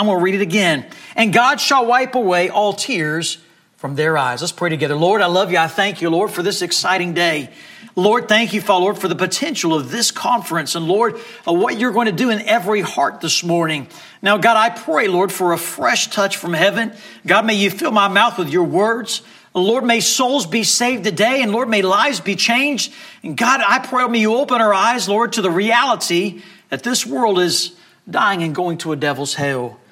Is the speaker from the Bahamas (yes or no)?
yes; Bahamas; now in United States; I didn't always grow up here in the United States. I was sharing this with our teenagers this morning, the teenage class. I grew up in the Bahamas.